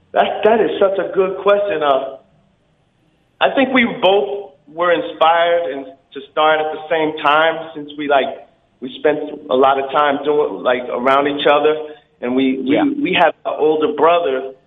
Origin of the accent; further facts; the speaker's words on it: Livingston, New Jersey, United States; born there; now in Rahway, United States; Mike and I were born August 26, 1978, Livingston, New Jersey.